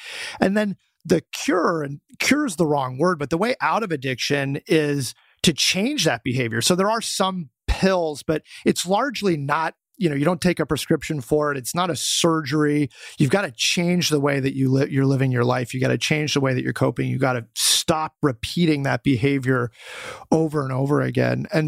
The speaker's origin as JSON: {"language": "English", "town": "Boulder", "region": "Colorado", "country": "United States", "said": "So I'm from Boulder, Colorado. I'm the oldest of four. We're all within 5 years. And Boulder was this very fertile ground for me when I was young."}